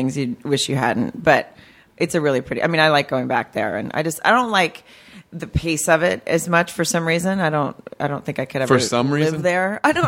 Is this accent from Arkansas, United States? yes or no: yes; Farmington, Arkansas, United States; Arkansas. It's a town called Farmington, right outside of Fayetteville.